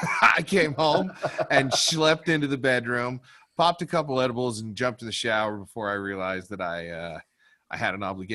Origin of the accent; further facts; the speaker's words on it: Wyoming, United States; Well, I grew up in Wyoming, bro.